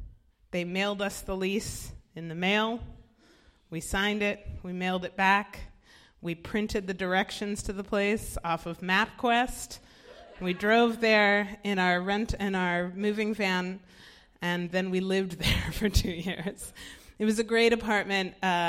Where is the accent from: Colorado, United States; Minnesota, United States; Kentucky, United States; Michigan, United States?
Colorado, United States; I mean, I'm from Colorado.